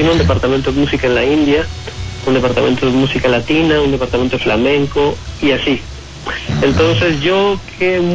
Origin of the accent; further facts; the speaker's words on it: Mexico; Y yo lo que intenté ahí era agregarle mi parte latina como mexicano, ¿no?